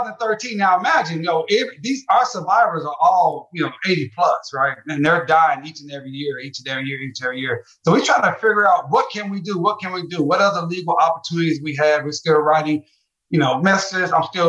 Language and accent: English; Tulsa, Oklahoma, United States; I'm from North Tulsa. I've never heard that.